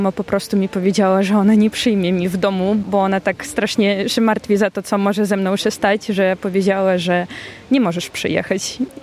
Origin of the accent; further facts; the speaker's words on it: Mogilev, Mogilev Region, Belarus; Polish is a second language; jestem z Białorusi, z Mohylewa